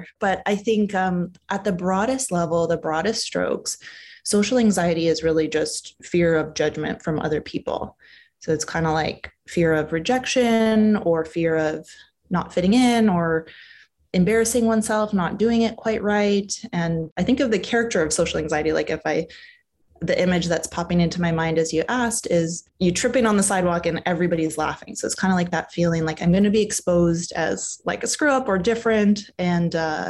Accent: Canada; moved away as an adult; now in United States; people can place the accent. But yeah, I came from Canada to do the last bit of my training at Stanford and then ended up staying on there

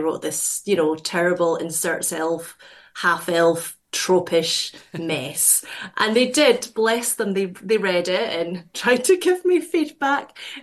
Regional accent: Scotland, United Kingdom; So I grew up near Glasgow

